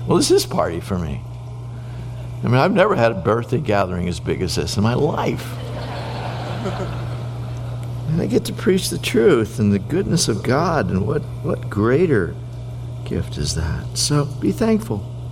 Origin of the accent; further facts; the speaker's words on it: Northeast, United States; I come from the Northeast. We go, you betcha.